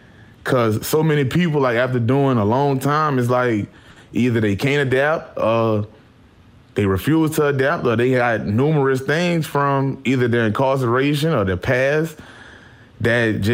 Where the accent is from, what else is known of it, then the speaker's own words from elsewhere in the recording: Louisiana, United States; born there; You know, I was born in Louisiana.